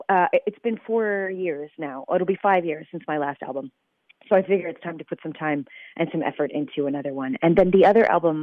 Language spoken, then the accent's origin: English; Seattle, Washington, United States; also born or lived in New York; now in Portland, United States; I grew up in Seattle, Washington, and then moved over to New York after graduate school, and then moved back to Seattle, where I ended up in Portland, Oregon.